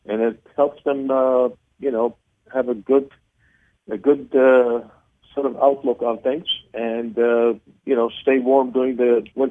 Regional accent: Israel; Where I grew up in Israel, I was I participated in the decathlon back in the late 70s, and I held the national record here in Israel. As a result of that, I came to the United States. My mother is an American by birth.

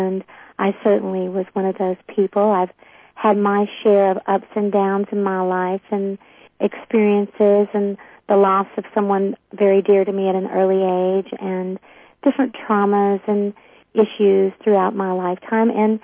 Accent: Kentucky, United States; I grew up in Western Kentucky, and I became a mental health counselor at a very young age, at 20 years old.

